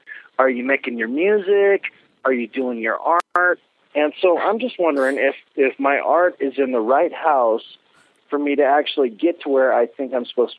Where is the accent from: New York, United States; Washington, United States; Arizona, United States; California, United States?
California, United States; Norwalk; born there; Norwalk, California.